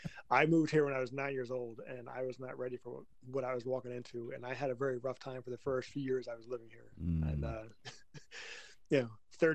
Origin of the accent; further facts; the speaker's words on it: Pennsylvania, United States; born there; also born or lived in North Carolina; Now, I was born out in Western Pennsylvania, which are some of the friendliest people you'll ever meet in your life. And then I moved to North Carolina for a couple of years